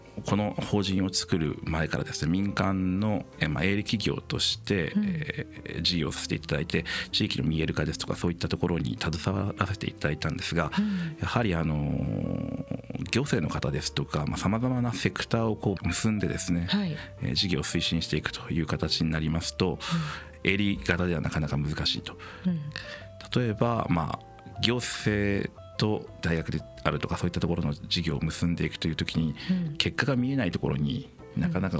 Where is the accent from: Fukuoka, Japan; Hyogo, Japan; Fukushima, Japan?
Fukushima, Japan; moved away as an adult; 私自身は福島県福島市の出身なんですが、就職して外に出ておりまして、